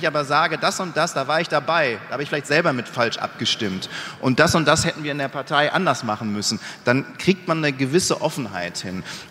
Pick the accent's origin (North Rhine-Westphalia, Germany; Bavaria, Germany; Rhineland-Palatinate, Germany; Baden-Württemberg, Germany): North Rhine-Westphalia, Germany; Dortmund; Ich komme aus Dortmund